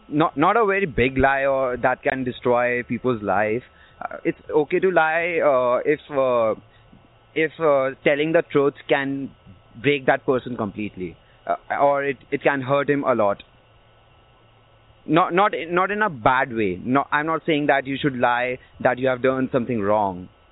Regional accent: India; My parents are Hindus. I'm from India, so they believe in God, but it's Hinduism God.

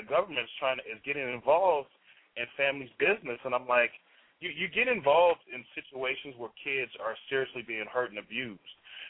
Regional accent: Chicago, Illinois, United States; now in Arizona, United States; I reside here in Arizona, but I'm from Chicago, so.

